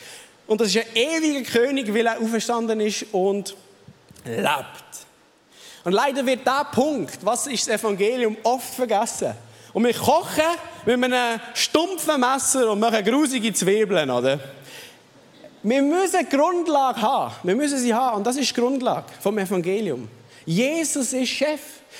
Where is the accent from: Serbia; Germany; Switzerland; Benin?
Switzerland; Und für uns als Schweizer ist das schwierig.